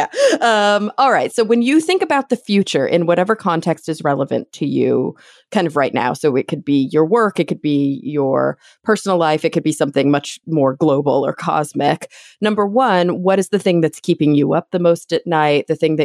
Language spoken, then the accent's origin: English; Texas, United States; moved away as an adult; now in New York, United States; so I grew up in Texas, born and raised until I was about, I don't know, 23 maybe. And then I moved to New York and I lived in Queens for a year